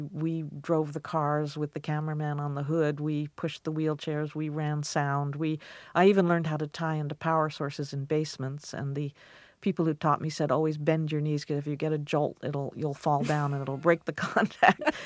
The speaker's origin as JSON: {"language": "English", "country": "Aruba", "tie": "born or raised there", "said": "I grew up on the island of Aruba before it was a big tourist spot."}